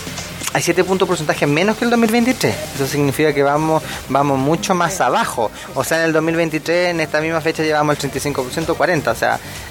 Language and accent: Spanish; Ñiquén, Ñuble, Chile; nosotros que somos de Ñiquén